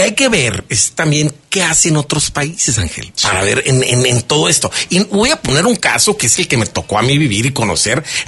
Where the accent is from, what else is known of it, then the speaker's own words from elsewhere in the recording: Mexico; lo que también nos alimentamos nosotros como mexicanos, la dieta mexicana